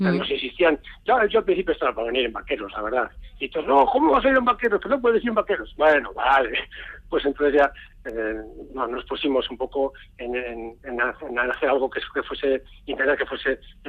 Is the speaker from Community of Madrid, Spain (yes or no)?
no; Galdakao, Basque Country, Spain; now in Zaratamo, Spain; Porque yo soy un chistolari de Galdácano, ¿no? Que vive en Zarátamo, trabaja en Bilbao y cuando digo que soy un humilde tamborilero vizcaíno